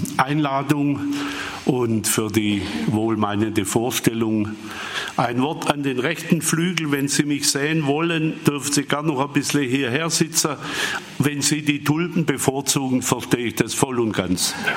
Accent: Holzgerlingen, Baden-Württemberg, Germany; Geboren, aufgewachsen in Holzgerlingen, im 10. Lebensjahr ein lieber Bub.

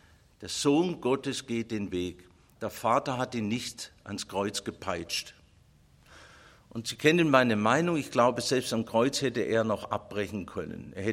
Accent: Baden-Württemberg, Germany; Ich sehe das natürlich als Schwabe ganz anders.

